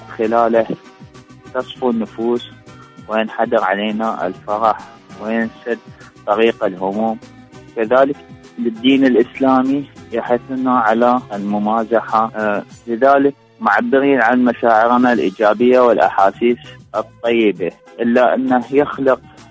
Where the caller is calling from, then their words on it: Basra, Basra Governorate, Iraq; من العراق البصرة.